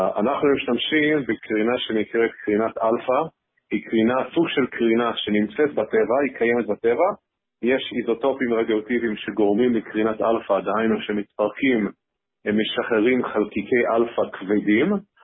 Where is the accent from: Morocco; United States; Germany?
United States; New York; Hebrew is a second language; moved away as an adult; now in Israel; אני במקור אמריקאי, גדלתי בניו יורק, התחלתי שם בעבודה. ב-2008 עברתי לישראל עם גולדמן סאקס.